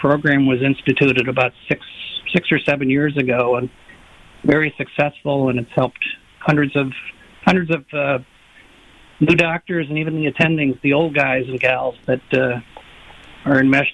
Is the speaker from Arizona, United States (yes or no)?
no; New York, United States; I was blessed to have found an advertisement in my hometown newspaper in upstate New York for TM.